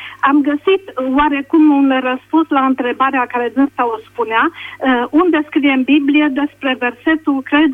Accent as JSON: {"language": "Romanian", "town": "Constanța", "region": "Constanța County", "country": "Romania", "said": "și vă sunt din Constanța."}